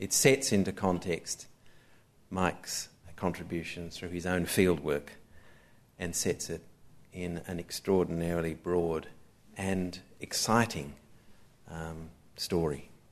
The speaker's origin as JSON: {"language": "English", "region": "England", "country": "United Kingdom", "accent": "English", "moved": "yes", "lives_now": "Australia", "said": "I guess I've retained some of my English accent and I haven't retained my English passport. We are both thorough Australianists through and through"}